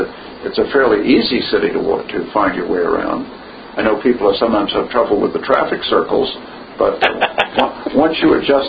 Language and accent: English; Washington, District of Columbia, United States; now in McLean, United States; I typically say Washington, even though I may be living in, like now I'm living in McLean, for example. But I was born overseas. My father was a diplomat, and but we settled here, so we lived here through World War II.